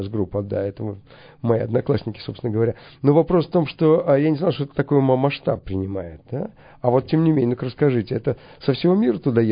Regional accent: Kazakhstan; поскольку я сам из Казахстана

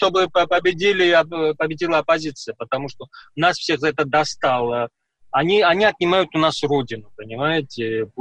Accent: Georgia; мы, грузины, очень привязаны к своей Грузии. Мы хотим там жить, и мы хотим быть хозяевами в нашей стране.

